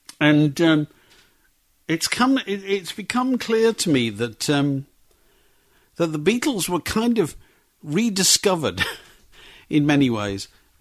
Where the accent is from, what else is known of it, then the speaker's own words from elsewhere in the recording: Yorkshire and the Humber, United Kingdom; I grew up in Yorkshire.